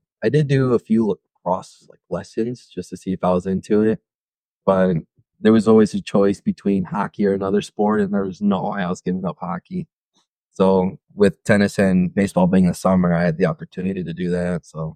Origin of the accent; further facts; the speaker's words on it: El Paso, Texas, United States; also born or lived in Arizona; Originally born in Arizona, but for the most part, I grew up in El Paso, Texas. I did spend some time in Tennessee.